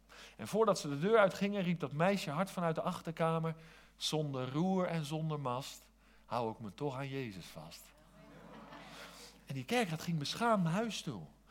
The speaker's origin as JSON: {"language": "Dutch", "region": "South Holland", "country": "Netherlands", "said": "Ik kom uit het Westland, van oorsprong dan, en daar heeft iedereen een bijnaam."}